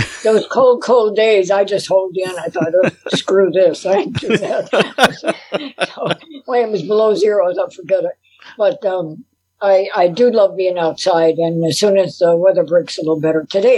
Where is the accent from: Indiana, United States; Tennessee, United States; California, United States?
Indiana, United States; Hammond; I was born in Hammond, Indiana, 646 Conkey Street, went to Wallace School